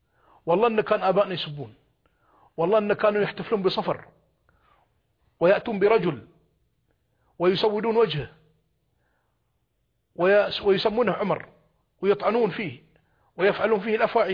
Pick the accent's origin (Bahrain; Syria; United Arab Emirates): Bahrain; Aali, Northern Governorate; أنا أتكلم عن عالي عن قريتي